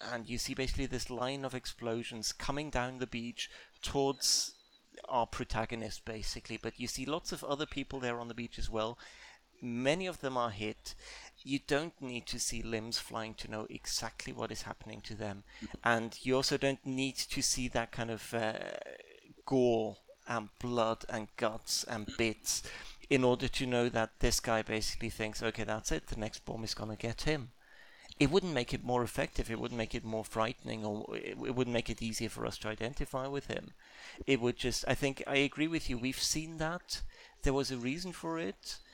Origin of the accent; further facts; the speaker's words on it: United Kingdom; we are British, we have a stiff upper lip